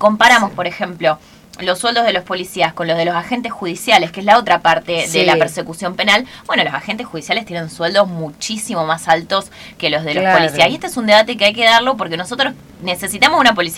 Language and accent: Spanish; Rosario, Santa Fe, Argentina; yo soy de la ciudad de Rosario, soy santafesina, de Rosario, ¿verdad? Pero vivo en Rosario ya hace, sí, muchos años